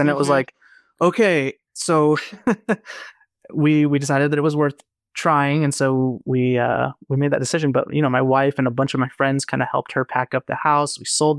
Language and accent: English; Colorado, United States; But I'm from Colorado.